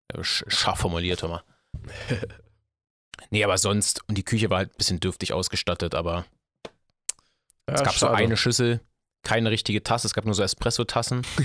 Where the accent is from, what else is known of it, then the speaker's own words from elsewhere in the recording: Berlin, Germany; now in Hamburg, Germany; als Berliner in Hamburg